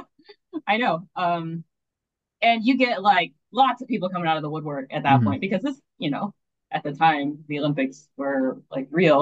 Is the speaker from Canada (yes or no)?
yes; Canada; Like, yeah, being Canadian, we're very sheltered from college sports.